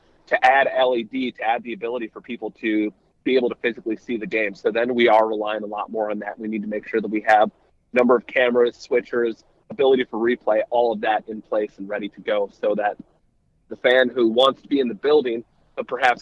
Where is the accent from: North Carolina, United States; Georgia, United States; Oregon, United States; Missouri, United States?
North Carolina, United States; Charlotte; And then last year had the opportunity in my hometown of Charlotte to catch the first ever 16 seed beating a one seed.